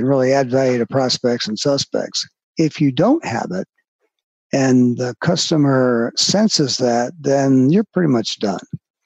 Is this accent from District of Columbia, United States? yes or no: yes; Washington, District of Columbia, United States; I'm born and raised in Washington, D.C., one of the few.